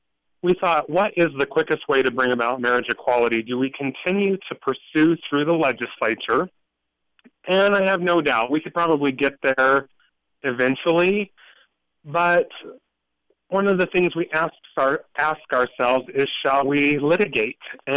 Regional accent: Wheatland, Wyoming, United States; now in Cheyenne, United States; Wyoming is our home. I was born and raised in Wheatland. I've been here in Cheyenne for about 6 years. Wyoming is home

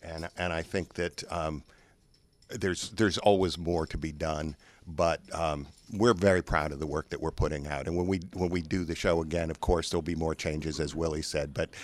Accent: New England, United States; growing up in New England, there was this very comfortable myth of Babe Ruth selling the Red Sox selling Babe Ruth to the Yankees

